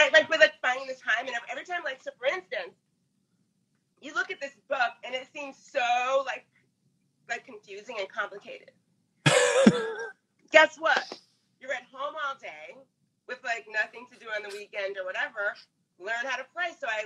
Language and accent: English; East Coast, United States; And I mean, I grew up on the East Coast.